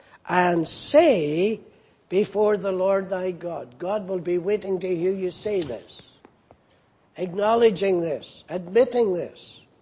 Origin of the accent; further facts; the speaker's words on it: Northern Ireland, United Kingdom; I'm an Ulster man. I come from the ancient kingdom of Ulster, which is part of the island of Ireland. So I'm Irish, but I'm an Ulster man. But my passport happens to say that I am a citizen of the United Kingdom. So you see, I am British